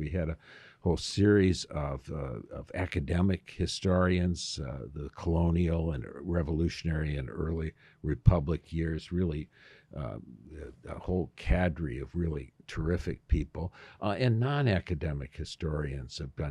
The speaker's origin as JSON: {"language": "English", "town": "Detroit", "region": "Michigan", "country": "United States", "tie": "born or raised there", "said": "I grew up in Northwest Detroit, where we had square miles. I grew up just south of 8 Mile, which is now famous, and 7.5 Mile."}